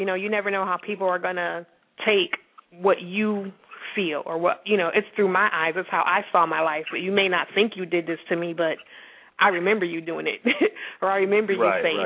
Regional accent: Massachusetts, United States; We're originally from Massachusetts.

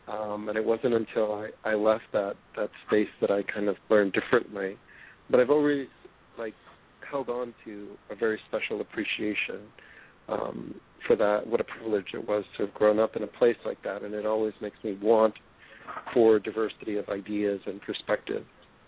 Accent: New York City, New York, United States; Well, a lot of it really starts from where I grew up. I grew up in Elmhurst, Queens, and it's Queens.

